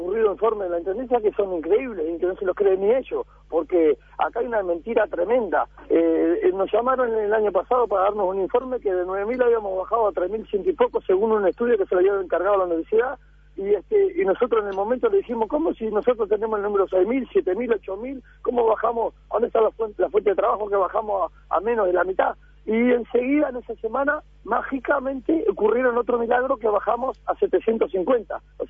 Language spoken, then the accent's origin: Spanish; Uruguay; somos uruguayos, tenemos hijos y nietos